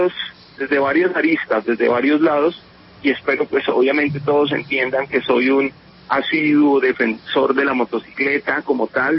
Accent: Colombia; ¿dónde están esas políticas públicas que salvaguarden la vida de nosotros como colombianos?

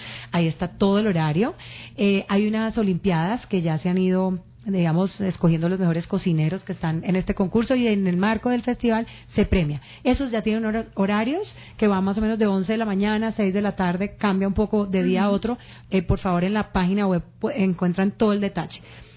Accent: Colombia; reflexionemos todos como colombianos

